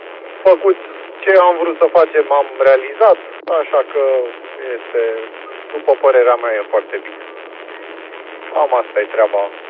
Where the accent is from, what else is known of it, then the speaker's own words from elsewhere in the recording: Pitești, Argeș, Romania; Și momentan, eu sunt din Pitești, momentan sunt pe drumul dintre Curtea de Argeș și Pitești. Mă îndrept către casă.